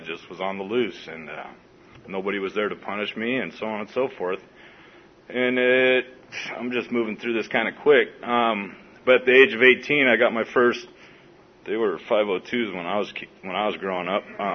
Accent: San Diego, California, United States; also born or lived in Hawaii; I was born in Hawaii, but I pretty much lived in East San Diego, went to Horace Mann Junior High.

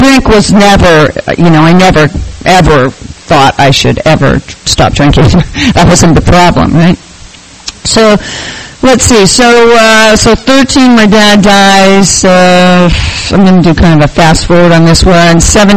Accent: California, United States; born there; I was born up in the Bay Area. I was the youngest of seven kids.

